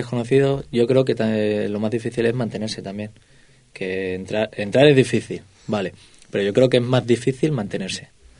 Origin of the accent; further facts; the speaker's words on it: Cádiz, Andalusia, Spain; also born or lived in Girona; now in Madrid, Spain; Bueno, yo también soy del sur, soy de Cádiz. El acento ya lo perdí en Gerona porque estuve mucho tiempo viviendo allí y ahora estoy aquí en Madrid.